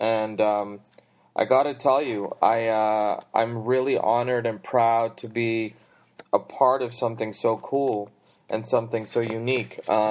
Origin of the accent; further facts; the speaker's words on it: Boston, Massachusetts, United States; moved away as an adult; now in New York, United States; I'm from Boston, you know, Boston's better and all that BS